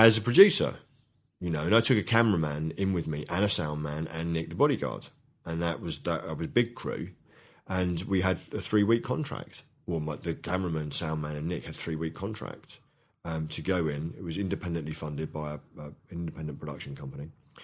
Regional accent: London, United Kingdom; Initially, when I was brought up in London in the 70s

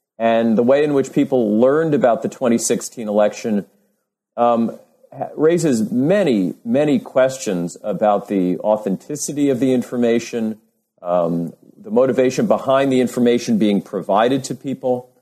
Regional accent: New York City, New York, United States; I grew up in New York City, but moved away for, a number of years for graduate school and then for my first academic job. But in coming back to the New York area

